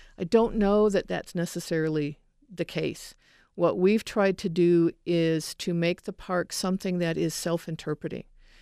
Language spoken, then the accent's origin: English; Chicago, Illinois, United States; Amazingly, I grew up in Chicago. I remember the Shedd Aquarium as a child.